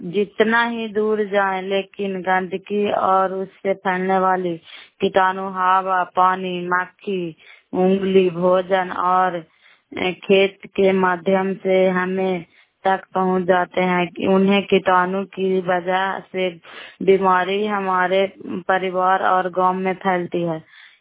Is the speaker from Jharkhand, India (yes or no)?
no; Bihar, India; नालंदा जिला कराय ब्लॉक की निवासी हूँ